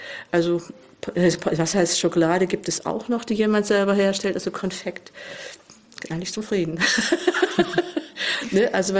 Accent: Dresden, Saxony, Germany; ich habe in Dresden ja auch gelernt. Ich komme ja auch von da. Ich komme aus Pillnitz

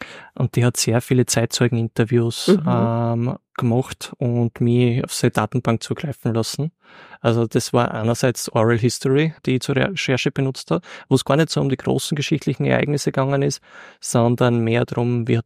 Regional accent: Styria, Austria; mein erstes Buch war ein Sagenbuch über meine Heimatregion, das Wechselland in der Oststeiermark.

